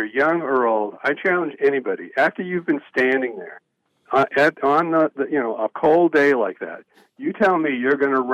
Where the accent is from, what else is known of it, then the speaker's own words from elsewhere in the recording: New England, United States; maybe it's just because I grew up in New England as a Giants fan, surrounded by Patriots fans.